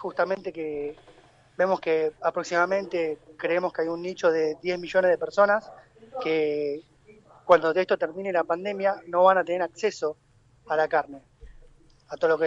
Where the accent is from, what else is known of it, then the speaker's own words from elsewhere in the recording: Avellaneda, Buenos Aires Province, Argentina; Sí, soy de ahí, de Avellaneda.